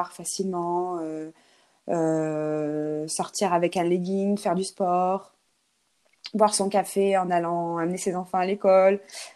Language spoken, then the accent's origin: French; Clermont-Ferrand, Auvergne-Rhône-Alpes, France; now in Monterey, United States; moi, je suis native d'Auvergne et Clermont-Ferrand, au milieu des volcans. J'ai pas du tout grandi autour de belles plages californiennes comme on a aujourd'hui ici, à Monterey.